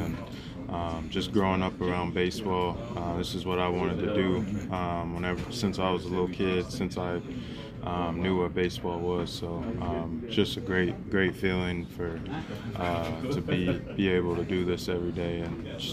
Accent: Houston, Texas, United States; Houston, Texas.

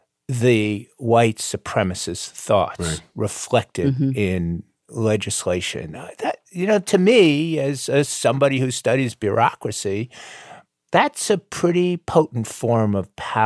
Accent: Coral Gables, Florida, United States; growing up in Coral Gables, Florida in the 1960s, I was taught in my civics class about the War of Northern Aggression.

